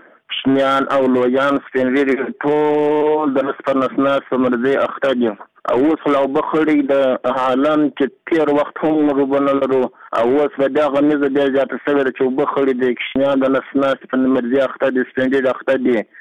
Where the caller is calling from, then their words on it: Gizab, Uruzgan, Afghanistan; زه د ولایت روزګان د ګزاب د ولسوالۍ څخه خبره کوم. … زموږ کلی د ګزاب ولسوالۍ کې زموږ کلی د مدخان په نامه دی.